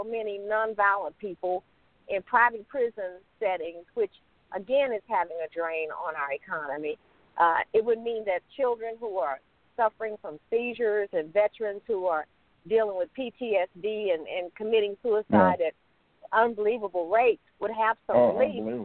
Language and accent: English; Holdenville, Oklahoma, United States; born there; Sure. I was born in Holdenville. That's my mom's hometown. And it was a fort at one point, Fort Holden.